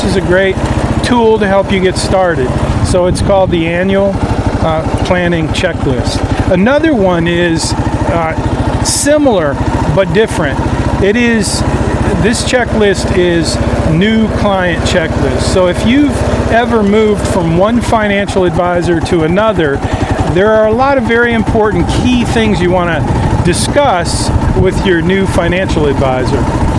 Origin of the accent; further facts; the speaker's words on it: Lansing, Michigan, United States; I grew up in Lansing, Michigan, and one of my favorite things to do in Lansing when I'm there is to walk this trail